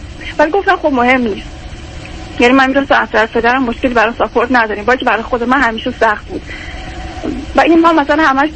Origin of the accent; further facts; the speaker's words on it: Kerman, Iran; پدرم تشویق میشدم من توی شهری درس بخونم که مثلا این فاصله برمان 1000 کیلومتری از شهر خودم که کرمان بود داشت.